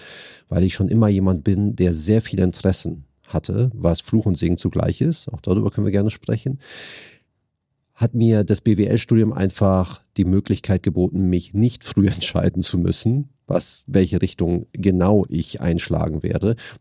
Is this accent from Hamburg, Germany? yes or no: yes; Hamburg, Germany; born there; Bin Familienvater, zwei Kinder, 4 und 6. Gebürtiger Hamburger, liebe Hamburg, Wahlhamburger und gebürtiger Hamburger zugleich.